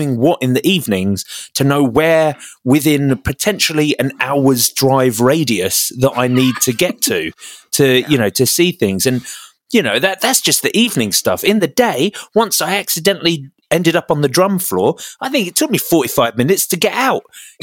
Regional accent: England, United Kingdom; I'm very English and European.

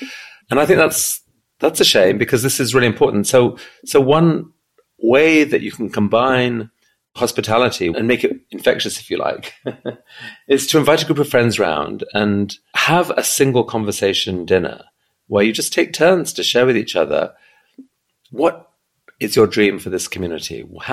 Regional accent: Afghanistan; I grew up in Afghanistan before it all went wrong.

